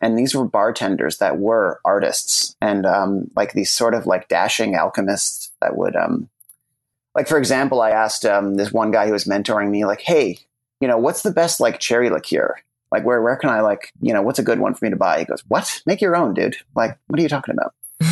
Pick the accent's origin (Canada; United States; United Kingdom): Canada; Toronto, Ontario; I grew up in Canada. I'm from Toronto.